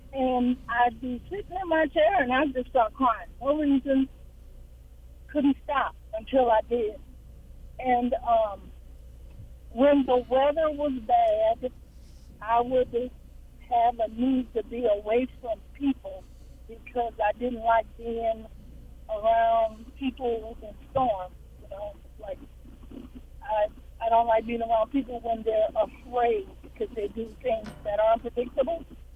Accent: New Orleans, Louisiana, United States; moved away as an adult; now in North Texas, United States; and I'm originally from New Orleans, and 10 years ago I ended up in the North Texas area by way of Katrina.

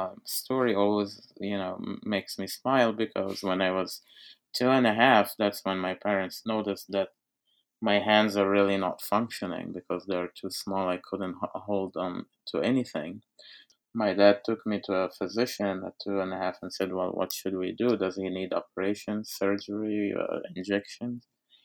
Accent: Egypt; I grew up in Egypt as a Coptic Christian

